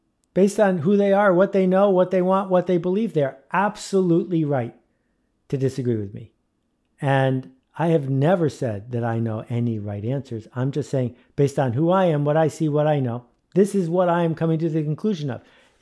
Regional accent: New York, United States; I grew up near Love Canal, which was the original OG toxic waste dump near Buffalo, New York. And Three Mile Island happened when I was 13 years old.

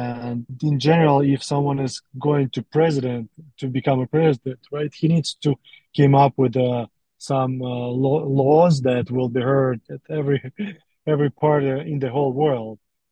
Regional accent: Russia; English is a second language; moved away as an adult; like I'm originally from Russia, right, but I'm here since I'm 20 years old, I'm 38 now almost.

